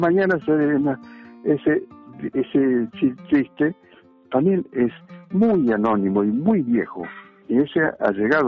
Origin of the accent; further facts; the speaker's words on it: Ameguino, Buenos Aires Province, Argentina; Yo soy de Ameguino, estoy en el oeste.